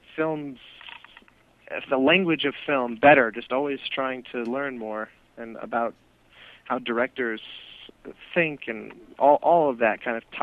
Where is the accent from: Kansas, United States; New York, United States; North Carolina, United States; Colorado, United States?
Colorado, United States; Denver; moved away as an adult; I grew up in Denver, Colorado, mm-hmm. and, you know, it's not like the cultural capital of the world.